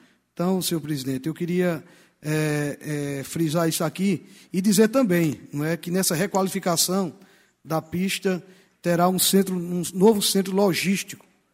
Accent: Pernambuco, Brazil; como pernambucano, como representante da região do Agreste

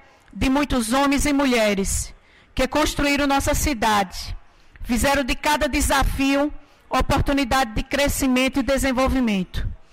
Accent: São Bento do Una, Pernambuco, Brazil; município de São Bento Duna, minha cidade natal. Esse município pernambucano, lá no Agreste

